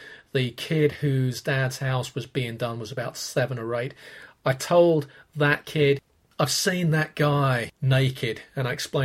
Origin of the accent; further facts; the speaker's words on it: Clapham North, London, United Kingdom; which is about 10-15 minutes from where I grew up in Clapham North. And growing up in Lambeth in the late 70s, the area had lots of bomb-damaged sites